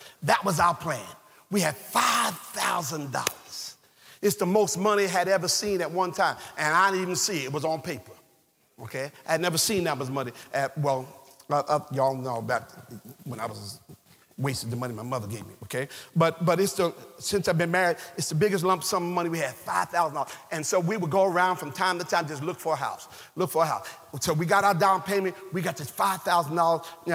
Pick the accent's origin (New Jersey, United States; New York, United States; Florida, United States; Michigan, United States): New Jersey, United States; People still looking at me funny. I'm from New Jersey. Y'all know how some of y'all still got issues with folks from up north, okay?